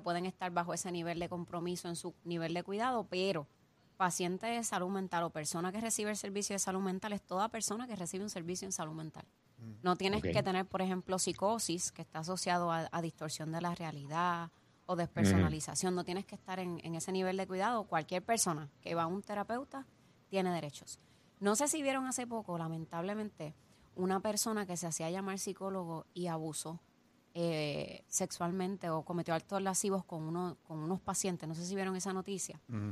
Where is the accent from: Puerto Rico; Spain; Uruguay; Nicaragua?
Puerto Rico; Humacao; fue en mi pueblo, en Humacao, donde yo me crié.